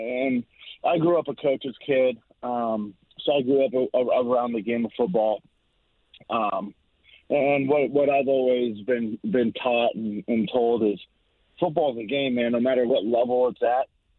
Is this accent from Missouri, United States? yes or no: yes; Kansas City, Missouri, United States; I mean, I grew up in Kansas City, and I grew up watching Will Shields on the offensive line for Kansas City